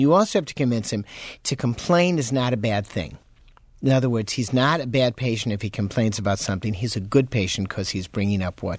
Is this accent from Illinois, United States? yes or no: yes; Chicago, Illinois, United States; when I go back to my hometown of Chicago